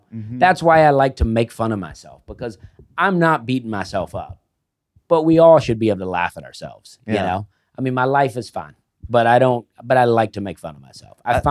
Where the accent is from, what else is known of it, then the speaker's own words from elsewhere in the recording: Alabama, United States; I'm from Alabama, so Columbus is pretty close to where I'm from.